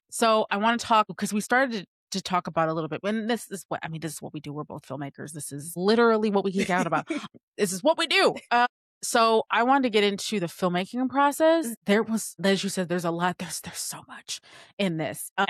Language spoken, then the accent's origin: English; Rochester, New York, United States; Because, I mean, we're from Rochester, we can do that.